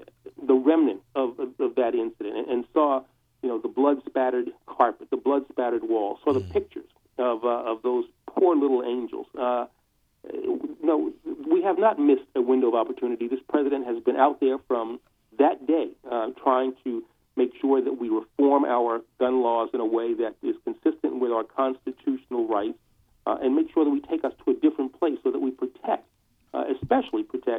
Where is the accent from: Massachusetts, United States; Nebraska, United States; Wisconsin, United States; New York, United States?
New York, United States; New York City; I grew up tough in New York City, you know